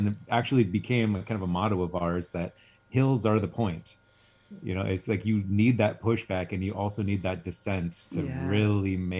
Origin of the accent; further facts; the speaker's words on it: Port Townsend, Washington, United States; For me, I grew up in Port Townsend and have had a hard time imagining myself living outside of a town or a city.